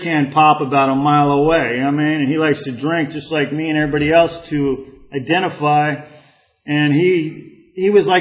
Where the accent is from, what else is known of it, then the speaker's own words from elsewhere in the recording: Oxnard, California, United States; I was from Oxnard, and I met some girl in the program and dated her.